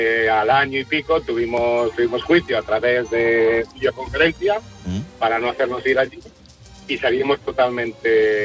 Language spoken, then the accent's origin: Spanish; Granada, Andalusia, Spain; Yo soy de Granada.